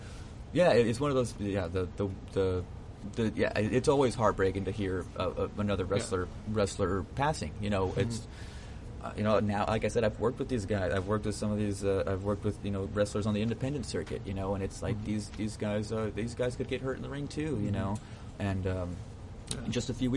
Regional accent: El Paso, Texas, United States; I'm wearing a T-shirt with Texas on it that says El Paso. I'm from El Paso, like my home.

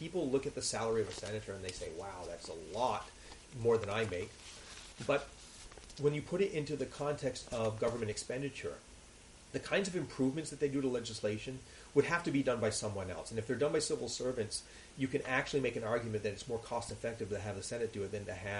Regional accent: United States; As an American, I don't have a stake in the outcome of it

